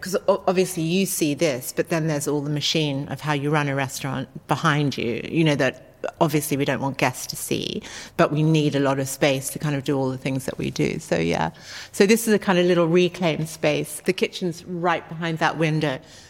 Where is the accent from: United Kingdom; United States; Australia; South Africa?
Australia; I grew up in Australia